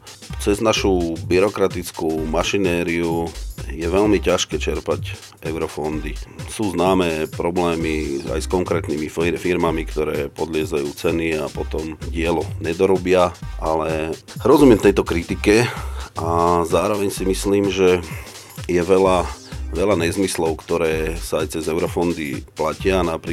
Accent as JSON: {"language": "Slovak", "town": "Skalica", "region": "Trnava Region", "country": "Slovakia", "tie": "born or raised there", "said": "som rodinný Skaličan, som Záhorák, celý život žijem na Záhorí."}